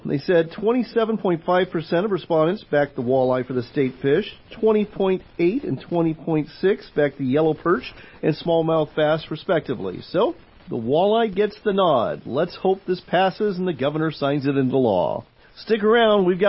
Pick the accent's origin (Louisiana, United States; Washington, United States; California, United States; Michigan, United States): Washington, United States; Our next stop is my home state of Washington State.